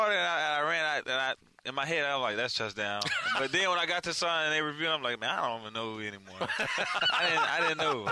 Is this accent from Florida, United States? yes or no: yes; Fort Lauderdale, Florida, United States; also born or lived in Coconut Creek; Well, I ain't from Coconut Creek. I just went to high school there, really. I'm from Fort Lauderdale, Florida.